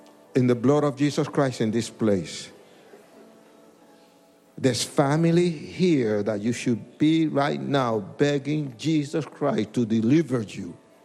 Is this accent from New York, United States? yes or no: yes; New York, United States; now in Colorado Springs, United States; and I'm a New Yorker, really, regardless if I live in Colorado Springs.